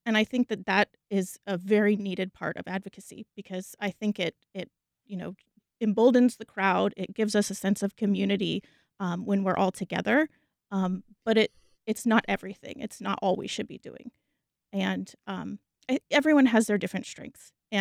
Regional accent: Jacksonville, Florida, United States; I am from Jacksonville, born and raised.

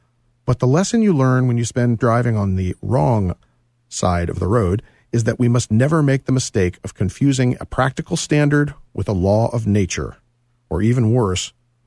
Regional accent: North Carolina, United States; now in Virginia, United States; I grew up in North Carolina, where you can buy beer and wine at any grocery store or convenience store

